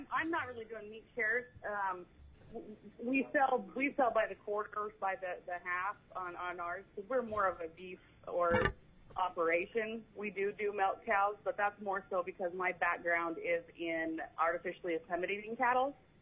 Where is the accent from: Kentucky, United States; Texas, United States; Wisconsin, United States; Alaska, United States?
Alaska, United States; Delta Junction; We're from Delta Junction.